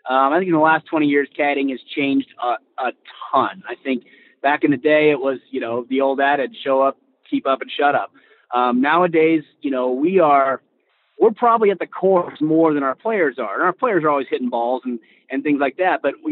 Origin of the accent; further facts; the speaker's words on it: California, United States; and I'm from California, so I have felt earthquakes before, and they don't really faze me.